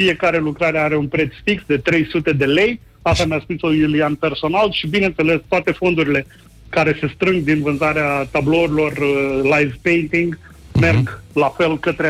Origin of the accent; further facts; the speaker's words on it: Iași, Iași County, Romania; Noi venim de la Iași